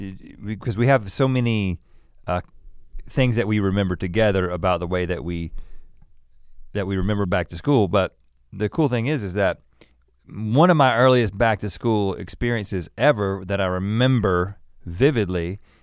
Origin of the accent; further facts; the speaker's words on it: North Carolina, United States; also born or lived in California; I was coming from California because I lived in California for 3 years down the road in Thousand Oaks before moving to North Carolina in first grade.